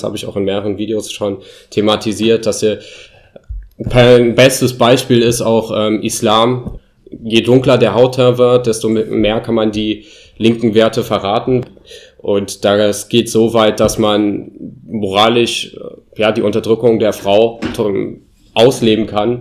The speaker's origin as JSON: {"language": "German", "country": "Germany", "said": "Nichtsdestotrotz bin ich an meine Heimat gebunden. Ich liebe Deutschland. Ich habe da eine sehr enge Verbindung, auch familiär zu diesem Land, kulturell."}